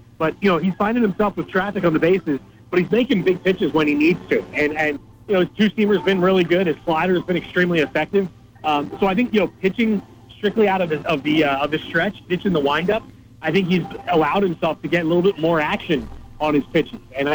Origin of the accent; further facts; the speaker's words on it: Philadelphia, Pennsylvania, United States; And it's funny because, you know, growing up in Philadelphia, I used to listen to the great Harry Callis call games when I was a youngster.